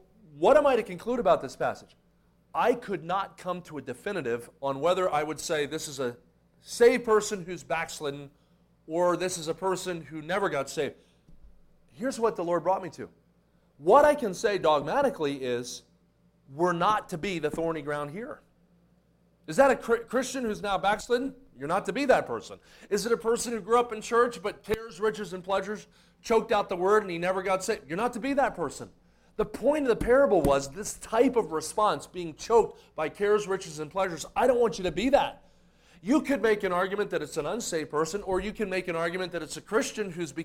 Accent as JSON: {"language": "English", "town": "Kansas City", "region": "Missouri", "country": "United States", "said": "I'm from Kansas City."}